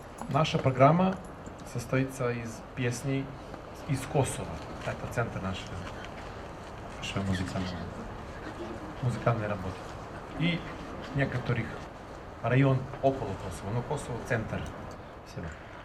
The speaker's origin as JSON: {"language": "Russian", "region": "Belgrade", "country": "Serbia", "said": "из Сербии, из Белграда, столицы Сербии"}